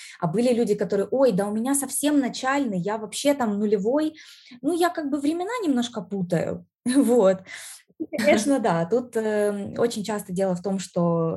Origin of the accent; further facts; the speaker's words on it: Ukraine; also born or lived in United States; И когда мы вернулись обратно в Украину